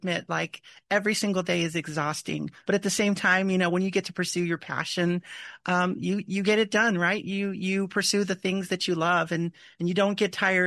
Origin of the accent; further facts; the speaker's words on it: El Paso, Texas, United States; You know, I grew up in El Paso, Texas. So not the same desert, the Chihuahuan desert